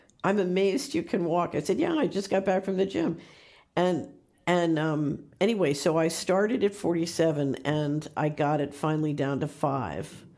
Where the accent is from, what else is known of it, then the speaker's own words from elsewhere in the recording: United States; because I'm American and I'm by nature a very patriotic person.